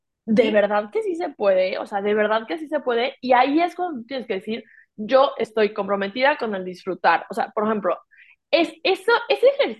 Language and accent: Spanish; Mexico; moved away as an adult; now in Spain; yo pasé de vivir en México, soy mexicana y ahí viví toda mi vida, y me mudé